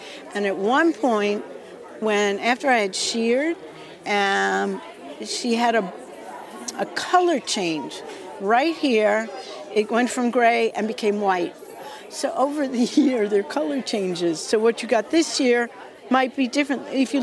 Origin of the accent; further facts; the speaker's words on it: Bayonne, New Jersey, United States; I grew up in Bayonne, New Jersey. So I was afraid of sheep in the beginning.